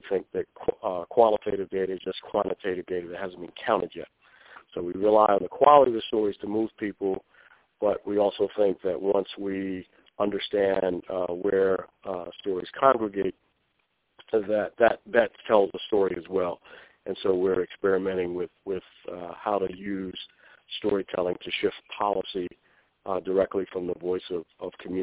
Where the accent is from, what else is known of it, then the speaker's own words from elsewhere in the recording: Baltimore, Maryland, United States; I'm from Baltimore.